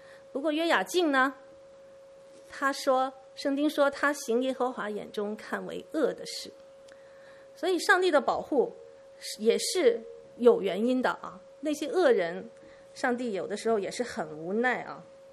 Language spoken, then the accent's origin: Chinese; Hong Kong; 我们在下是香港长大的，相信中间也有些弟兄姐妹也是香港长大的